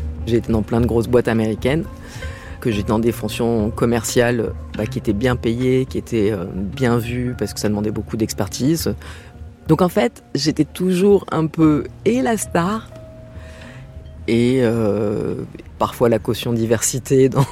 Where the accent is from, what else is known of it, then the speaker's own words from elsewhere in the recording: France; born there; moi, je suis née en France et que au lycée, j'écoutais